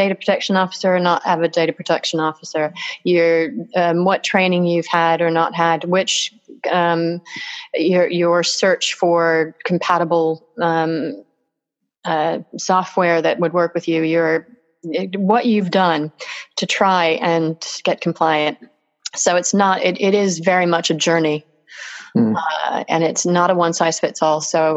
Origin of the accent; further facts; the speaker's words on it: United States; because I'm American, as you can probably tell